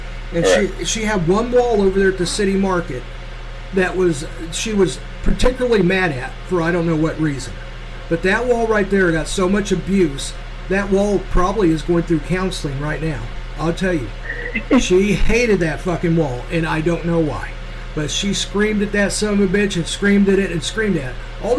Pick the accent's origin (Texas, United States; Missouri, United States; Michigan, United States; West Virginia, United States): Missouri, United States; Kansas City; I grew up in Northeast Kansas City before my dad decided that it was getting too stupid there and moved us out south.